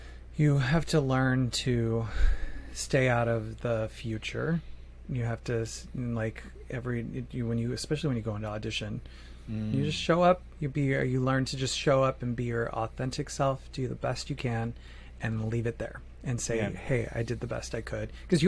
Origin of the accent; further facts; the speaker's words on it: Phoenix, Arizona, United States; I'm from Phoenix, Arizona. I had no clue about cold winters. I grew up in the Valley of the Sun, the hot desert.